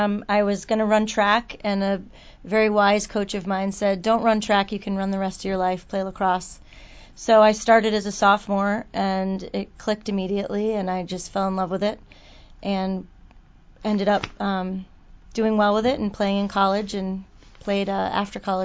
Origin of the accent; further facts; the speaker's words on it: Newburyport, Massachusetts, United States; Okay, well, I grew up in Newburyport, and I went to college at Georgetown University, where I played for 4 years, and then went to work in New York City and found myself in San Francisco